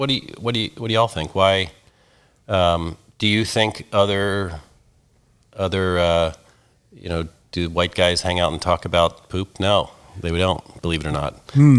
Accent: Baltimore, Maryland, United States; also born or lived in Philadelphia, United States; but I grew up in Baltimore and spent years in Philly.

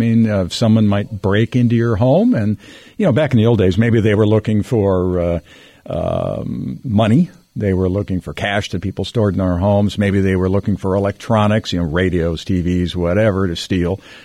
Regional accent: Waukesha, Wisconsin, United States; moved away as an adult; now in Des Moines, United States; I am not an Iowa native. I was born and raised in Waukesha, Wisconsin, near Milwaukee.

